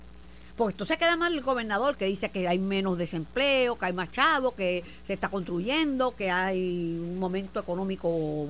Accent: Puerto Rico; y lo hice a conciencia, porque soy puertorriqueña

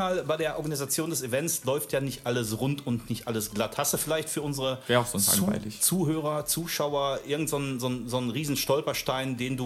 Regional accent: North Rhine-Westphalia, Germany; wir sagen bei uns im Ruhrgebiet, da musst du Cojones haben

